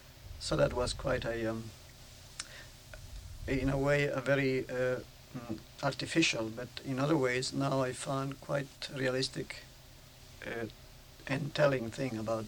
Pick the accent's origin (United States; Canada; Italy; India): Italy; Turin, Piedmont; English is a second language; moved away as an adult; I am Italian. I was born in Turin, which is an industrial town, a fairly sizable town for Italy. And I spent my life, the first part of my life, the school years there. I left Torino in, when I was 26 to come in this country